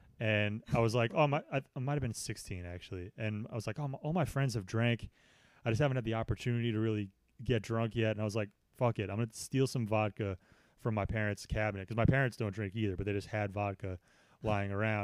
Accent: Connecticut, United States; like, that was the excuse everyone made in my hometown for like, and, you know, high school parties.

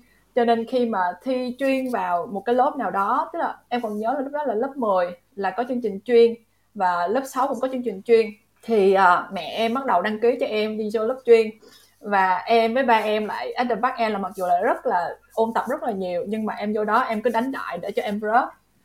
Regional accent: Da Lat, Lam Dong, Vietnam; moved away as an adult; also born or lived in Ho Chi Minh City; now in Singapore; Thì em sinh ra ở Đà Lạt, thì em học và cho tới từ lớp 1 cho tới lớp 12 là ở Đà Lạt. Sau đó em xuống Sài Gòn, em học đại học ngoại thương.

